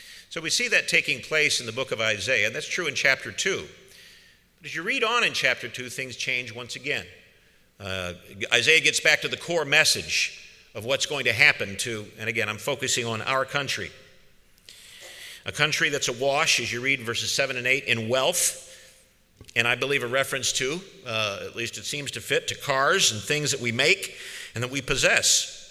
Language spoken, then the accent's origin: English; Madison Heights, Michigan, United States; I grew up in Madison Heights, Michigan, outside of Detroit